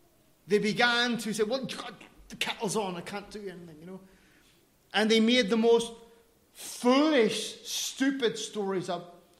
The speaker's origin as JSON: {"language": "English", "country": "Ireland", "said": "I don't know. I'm Irish. Invite me to go to there."}